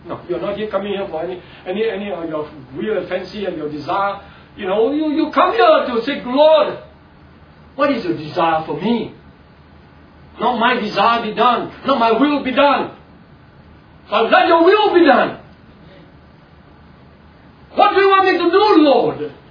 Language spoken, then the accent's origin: English; Singapore; Now here we are, okay, I'm a Singaporean.